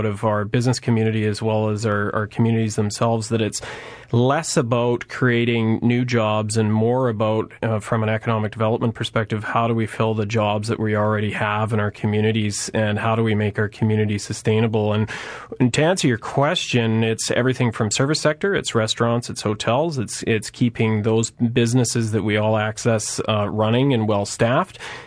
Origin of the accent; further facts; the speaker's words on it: Vancouver, British Columbia, Canada; moved away as an adult; I'm a transplant, so I've been here 6.5 years. I was born and raised in Vancouver. I was a third-generation Vancouverite